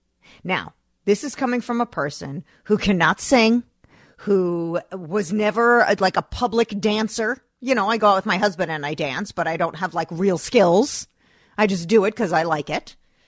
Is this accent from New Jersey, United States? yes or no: yes; New Jersey, United States; You know, I wasn't a huge … fan growing up in New Jersey.